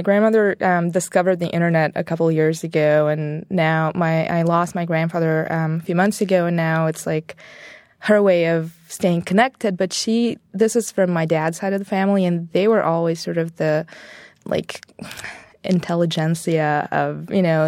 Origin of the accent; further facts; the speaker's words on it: Bulgaria; It was very different. So when I was little, it was still communism